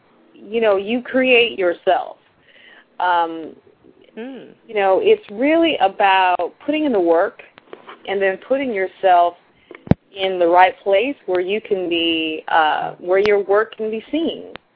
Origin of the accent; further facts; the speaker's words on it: Joppatown, Maryland, United States; I'm originally from Joppatown, Maryland, which is it's a bedroom community just outside of Baltimore, Maryland. And I grew up there